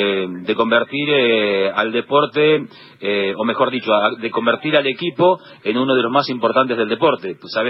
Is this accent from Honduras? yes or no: no; Argentina; Con lo bueno y lo malo somos argentinos.